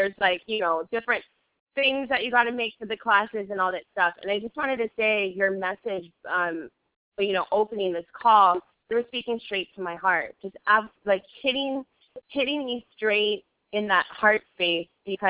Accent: Hawaii, United States; I am from Hawaii. I grew up on the North Shore.

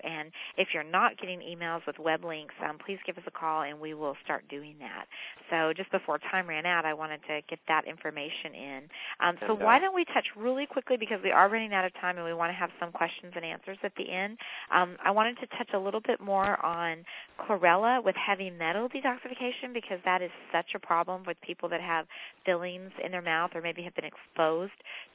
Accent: Texas, United States; And remember, I'm from Texas, and I grew up on meat and cheese and sugar and not a whole lot of vegetables

